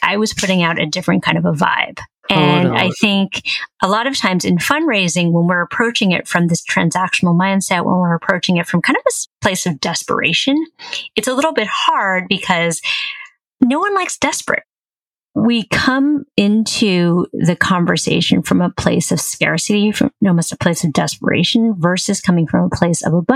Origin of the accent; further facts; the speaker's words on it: San Francisco, California, United States; I'm originally from San Francisco. It's actually, I'm here right now.